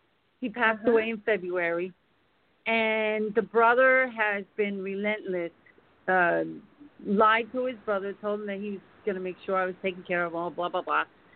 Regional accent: New York, United States; now in Chicago, United States; I live in Chicago. I'm originally from New York, and I hit the big 6-0 this year.

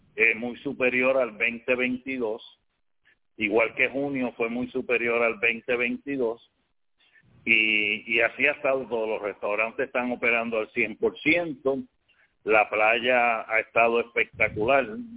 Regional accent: Puerto Rico; porque somos familias puertorriqueñas sirviendo a otras familias del mundo.

